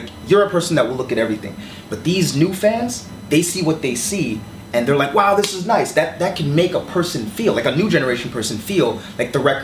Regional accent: Toronto, Ontario, Canada; But here's the thing, growing up in Toronto, that stuff doesn't exist the way people may think, right?

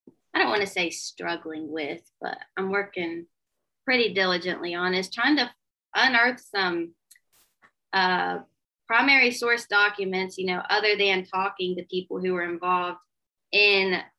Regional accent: Appalachia, United States; because I'm from this area. I'm from Appalachia. And I grew up thinking that the only way that I could succeed was to leave.

